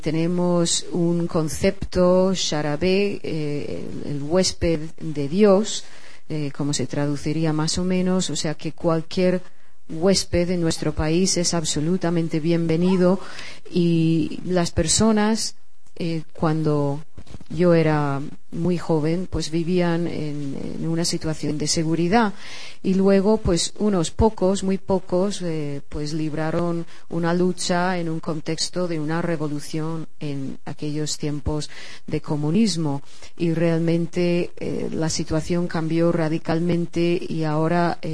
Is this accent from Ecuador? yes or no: no; Eritrea; moved away; mi país, sobre Eritrea. Es mi país natal y, claro, me he tenido que ir